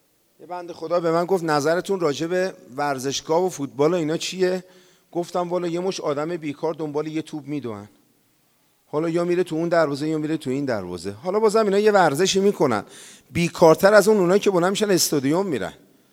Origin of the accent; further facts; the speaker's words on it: Tehran, Tehran Province, Iran; born there; منم تو همین محله شتردارون به دنیا اومدم دیگه